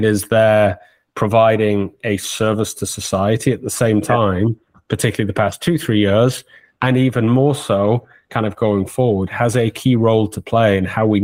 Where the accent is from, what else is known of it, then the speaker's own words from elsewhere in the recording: Newcastle, North East England, United Kingdom; also born or lived in Edinburgh; I was actually born and raised in Newcastle, England. I then went and did a postgrad in Edinburgh, but I've been in and around the Northeast pretty much the first 23, 24 years of my life. So born and raised in Newcastle, England.